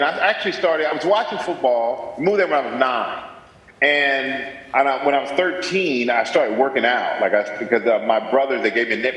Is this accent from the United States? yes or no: no; Germany; I grew up in Germany, and my dad, my senior year of high school, said, "Hey, you want to play football?" I said, "Sure." And he put me on a plane, sent me back to Houston.